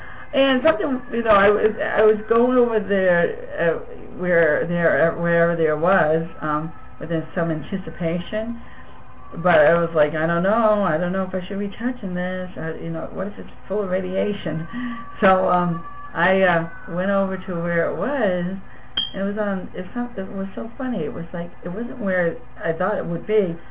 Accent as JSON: {"language": "English", "region": "New England", "country": "United States", "accent": "New England", "said": "That's my New England accent."}